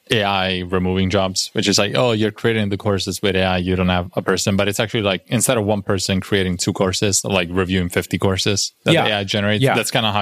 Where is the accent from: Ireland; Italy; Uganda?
Italy; English is a second language; I grew up in Italy, so English is my second language.